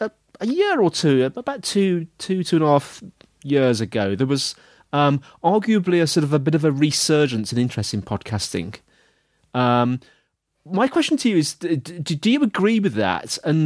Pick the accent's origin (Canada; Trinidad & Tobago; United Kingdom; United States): United Kingdom; sorry, I'm British